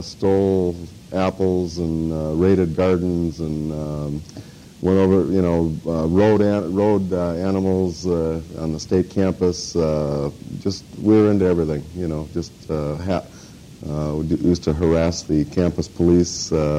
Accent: North Dakota, United States; Well, the area I was raised in was right close to North Dakota State University, which was an old agricultural college.

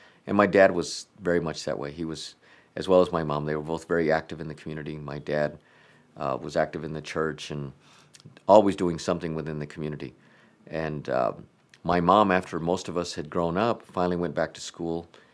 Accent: San Antonio, Texas, United States; Well, I grew up in San Antonio, Texas. … were from that particular community.

